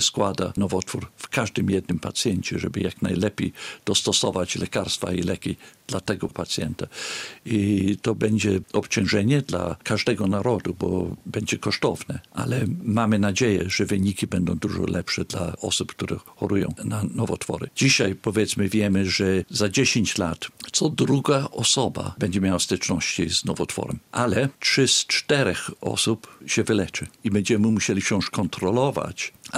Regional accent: Wales, United Kingdom; bo ja jestem urodzony w Walii. Trzeba zrozumieć, Walijczyk. Że Wielkiej Brytanii to Walia jest zupełnie innym krajem.

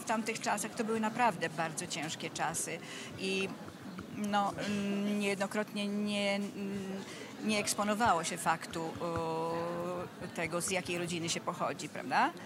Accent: Warsaw, Masovian Voivodeship, Poland; Mieszkaliśmy w Warszawie, jesteśmy warszawiakami, prawda? Zresztą z mojego ojca też jestem warszawianką od wieków.

